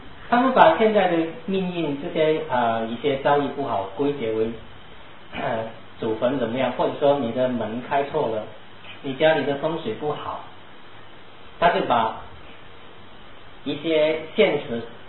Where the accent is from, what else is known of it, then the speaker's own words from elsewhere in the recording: China; 中华民族，我们中国人很多认为的